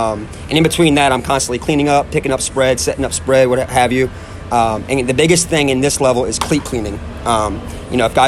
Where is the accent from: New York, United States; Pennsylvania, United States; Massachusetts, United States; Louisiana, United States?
Louisiana, United States; New Orleans; I'm from New Orleans, so not too far away.